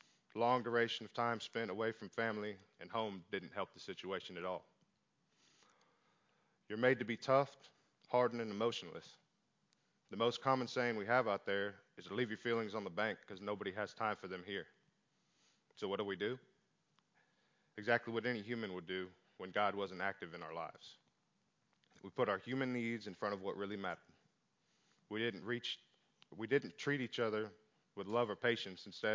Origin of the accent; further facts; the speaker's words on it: Fresno, Texas, United States; also born or lived in Houston; In the early years of my life, we lived in the southern part of Houston. Through a few series of events and a decline in the neighborhood, we ended up moving into a town called Fresno, Texas, where I spent the majority of my childhood and teenage years.